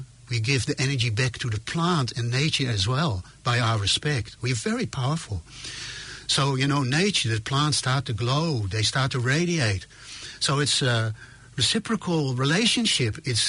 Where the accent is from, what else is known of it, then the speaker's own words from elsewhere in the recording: Netherlands; English is a second language; now in New Zealand; I wasn't grown up in New Zealand. I came from Holland.